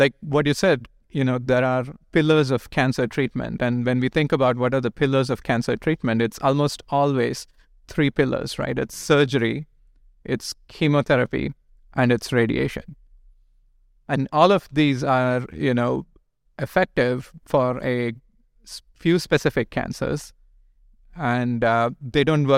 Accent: India; moved away as an adult; I grew up in India.

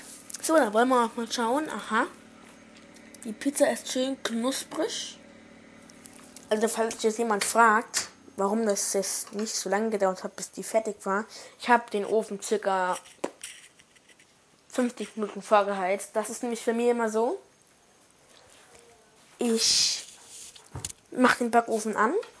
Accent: Saarland, Germany; accent: Saarland dialect; Ja, ich wohne im Saarland, das kann man an meinem Akzent oder, Akzent im Dialekt hören.

